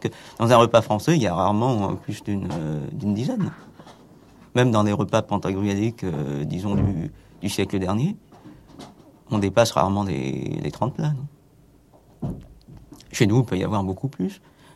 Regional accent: Vietnam; Parce que chez nous, au Vietnam et en Asie en général, on ne conçoit pas une fête sans bruit.

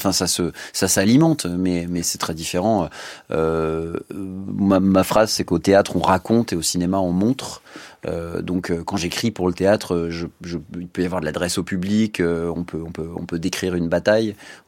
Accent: France; je pense que ça touche particulièrement notre ce qu'on est nous en tant que Français

